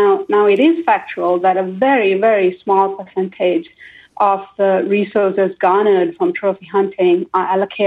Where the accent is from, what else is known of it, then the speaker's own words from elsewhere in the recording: United States; now in South Africa; I'm an American living in rural South Africa